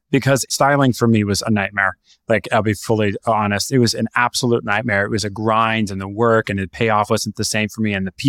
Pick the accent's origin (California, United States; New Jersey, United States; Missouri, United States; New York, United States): California, United States; Modesto; Not awful. It was actually a really nice place to grow up, but it was, you know, Trump's America, Central California.